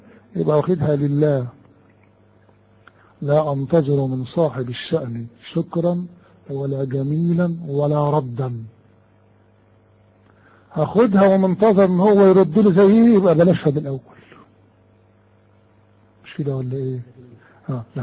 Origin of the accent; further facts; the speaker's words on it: Upper Egypt, Egypt; وبرضه ما زالوا عندنا في الصعيد الجواني حكايه نظام الساحات